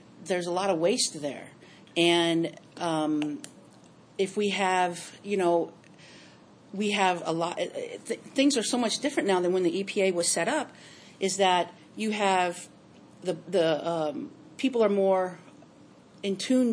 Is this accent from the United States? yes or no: yes; Indiana, United States; You know, when I was a Marine and I would tell people I was from Indiana, Northwest Indiana, well, where's that?